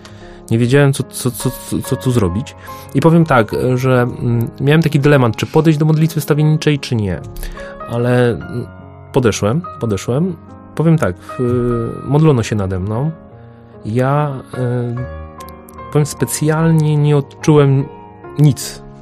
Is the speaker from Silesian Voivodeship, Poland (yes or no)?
yes; Gliwice, Silesian Voivodeship, Poland; Ja pochodzę z dzielnicy Gliwic-Sośnica